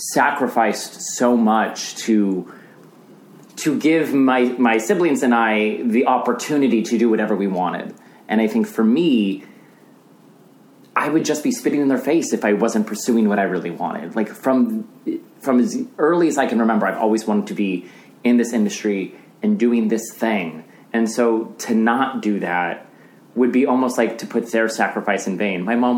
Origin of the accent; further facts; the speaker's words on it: Arizona, United States; I grew up in Arizona, but we were like solidly middle class.